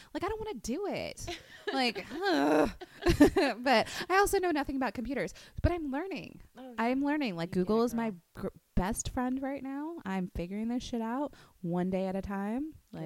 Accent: Texas, United States; We're Texans. We're from the South. We're super friendly.

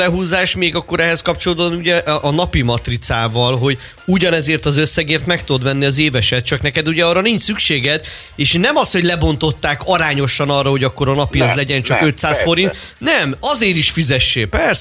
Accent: Netherlands; Hungarian is a second language; ők nem vették figyelembe, hogy én amúgy holland vagyok

